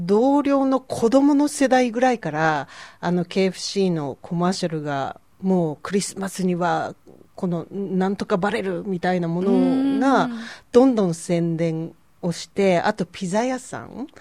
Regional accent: Iwate, Japan; あのうち岩手なんですけど

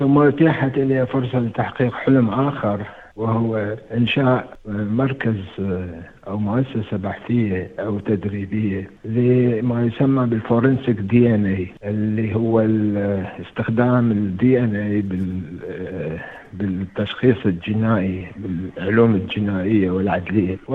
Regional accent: Iraq; moved away as an adult; now in Australia; فلما طلعت من العراق، وللأسف يعني طلعت من العراق بسبب الظروف اللي كانت سائدة في وقتها

